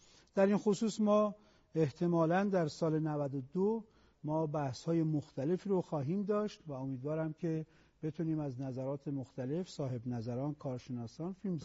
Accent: Iran; وظیفه دارم به عنوان یک ایرانی

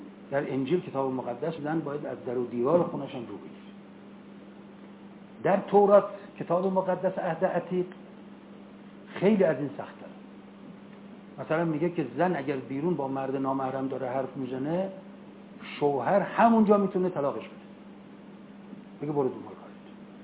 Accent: Iran; حالا ما چون ایرانی هستیم داریم میگیم

